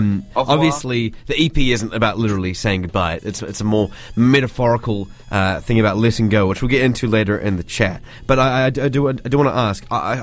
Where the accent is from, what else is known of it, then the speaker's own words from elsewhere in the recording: Invercargill, Southland, New Zealand; I'm originally from Invercargill